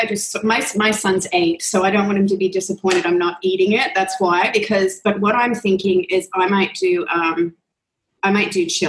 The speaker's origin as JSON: {"language": "English", "country": "Canada", "lives_now": "Australia", "said": "but I'm originally Canadian"}